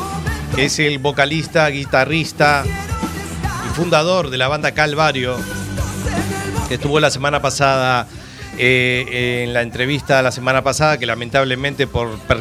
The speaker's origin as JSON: {"language": "Spanish", "country": "Uruguay", "said": "Son las elecciones en mi país, Uruguay, así que gane el mejor."}